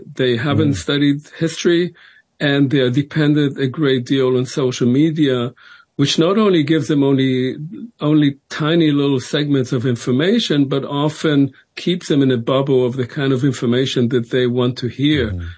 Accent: Israel; I grew up in Israel. I grew up surrounded by Holocaust survivors.

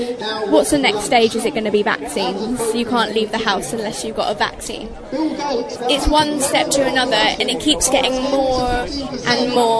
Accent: United Kingdom; We are quite jolly people. We're British. We're ultimately, unapologetically, humorous, fun-loving people.

